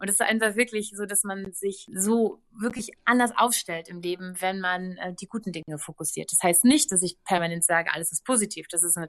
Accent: Hamburg, Germany; also born or lived in Switzerland / Berlin; Ich bin dann irgendwie aus der Schweiz nach Berlin gekommen und habe dann erstmal da dann Stück für Stück mein neues Leben aufgebaut. Heute ist mein Zuhause wieder in Hamburg, in der Heimatstadt also aus der Stadt, aus der ich komme.

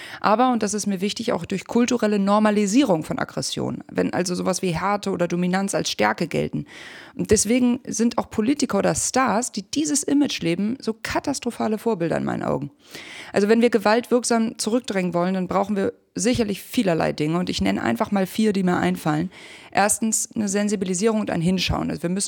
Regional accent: Hamburg, Germany; Ich komme aus Hamburg.

